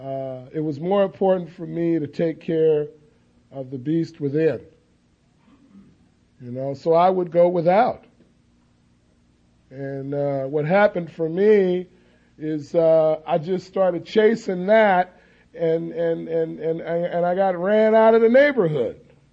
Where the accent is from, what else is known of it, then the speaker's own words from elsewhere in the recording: Watts, California, United States; also born or lived in San Fernando Valley; But I am really from Watts. I grew up in Watts. I lived in Watts for 14 and a half years.